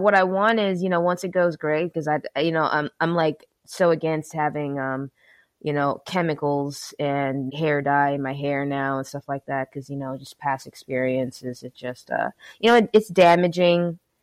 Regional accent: San Diego, California, United States; now in Milwaukee, United States; All right. I was born and raised in San Diego.

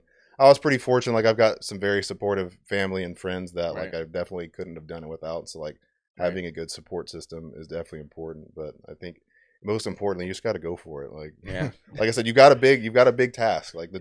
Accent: Mansfield, Texas, United States; also born or lived in Arlington, Texas; Yeah, I'm from here. I was born in Arlington, grew up in Mansfield.

